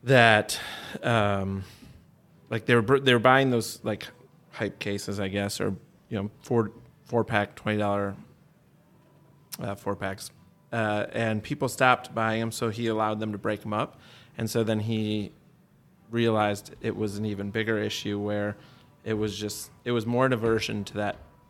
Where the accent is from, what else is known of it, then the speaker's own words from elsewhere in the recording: Michigan, United States; I was just recently out of the market in my home state of Michigan